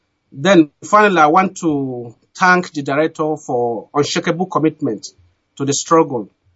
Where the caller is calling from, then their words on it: Moscow, Russia; I'm calling from Moscow, the coordinator of Moscow, Russia.